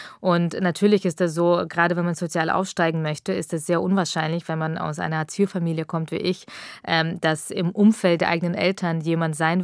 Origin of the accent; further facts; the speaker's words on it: Augsburg, Bavaria, Germany; Also ich bin in Augsburg aufgewachsen